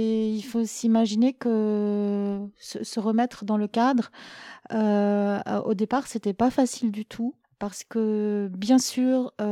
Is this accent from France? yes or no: no; Gabon; J'ai grandi au Gabon, moi. J'ai passé une dizaine d'années là-bas.